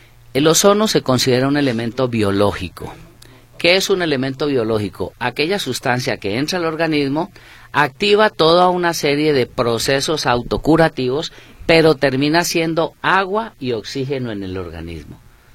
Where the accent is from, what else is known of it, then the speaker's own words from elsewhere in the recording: Colombia; Soy colombiano.